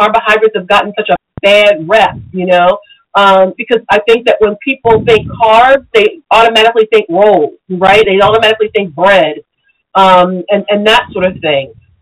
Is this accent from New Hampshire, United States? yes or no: no; New Jersey, United States; You know, I'm from South Jersey, so we do that all the time.